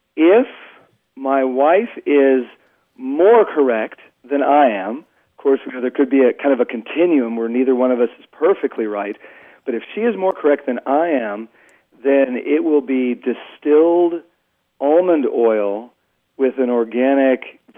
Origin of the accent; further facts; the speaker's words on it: McKinney, Texas, United States; I'm from McKinney, Texas.